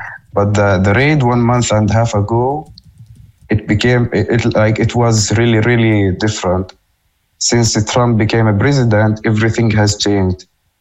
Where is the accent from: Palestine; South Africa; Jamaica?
Palestine; Tulkarem, West Bank; now in Iktaba, Palestine; I'm from Tulkarem, West Bank. Okay. Now I'm living in a village in Iktaba, because sadly my house in Nur Shams camp was destroyed.